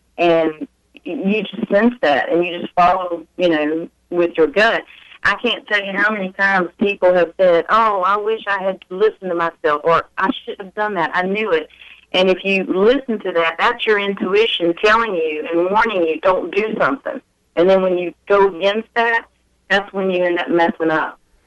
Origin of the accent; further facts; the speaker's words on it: Roanoke, Virginia, United States; now in Atlanta, United States; Hi, I'm in Atlanta, Georgia at the moment, but I'm from Roanoke, Virginia.